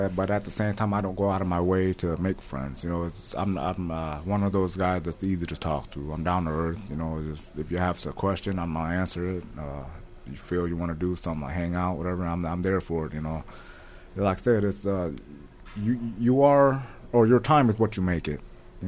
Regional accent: Des Moines, Iowa, United States; also born or lived in Chicago; I grew up in Des Moines. Mm-hmm. I was born in Chicago, you know, and we left one violent city to me, Des Moines is a town, you know, coming from the big city.

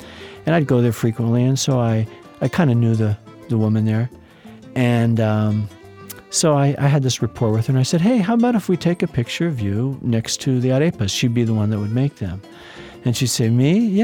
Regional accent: California, United States; you bring your perspective as an American, as a Californian there, and you're in a position to learn

